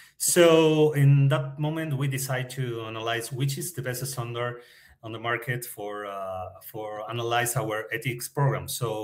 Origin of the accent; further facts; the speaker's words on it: Argentina; English is a second language; now in Mexico; But I'm from Argentina. I raised, I'm born in Argentina.